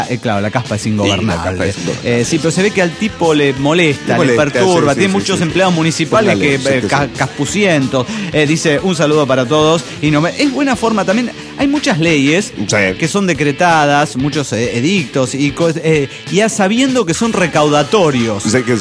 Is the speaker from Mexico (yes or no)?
yes; Guadalajara, Jalisco, Mexico; de Guadalajara, Jalisco, México.